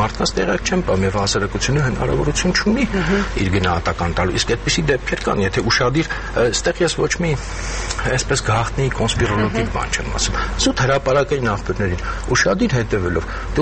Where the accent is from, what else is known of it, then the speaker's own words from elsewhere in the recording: Yerevan, Armenia; Ինձ որպես երևանցի դա ռեալ հուզող խնդիր է։